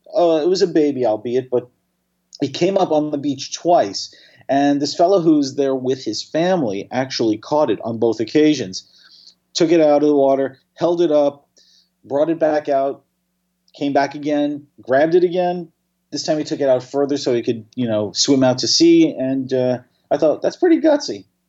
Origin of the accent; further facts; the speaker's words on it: Staten Island, New York, United States; from my hometown of Staten Island